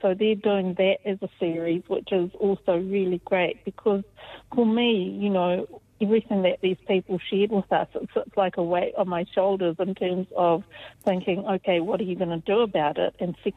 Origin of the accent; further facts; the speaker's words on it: New Zealand; because it makes me feel like I'm not from here. It makes me feel like this person doesn't see me as a New Zealander.